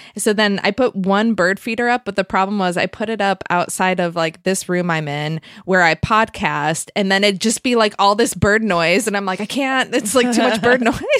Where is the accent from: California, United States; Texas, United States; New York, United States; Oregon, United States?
New York, United States; Buffalo; like my mom, when she moved from like the home we grew up in outside Buffalo to a rural place like 45 minutes south of Atlanta